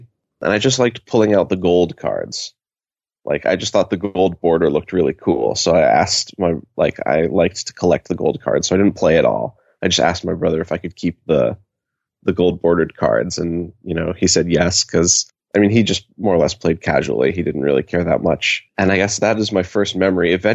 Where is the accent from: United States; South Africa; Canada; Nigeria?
United States; St. Paul, Minnesota; now in Berkeley, United States; So I guess I'm originally from St. Paul, Minnesota.